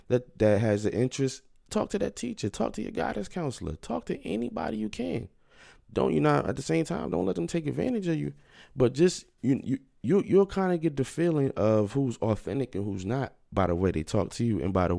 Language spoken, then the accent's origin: English; New Jersey, United States; I'm from Jersey, so it could be Jersey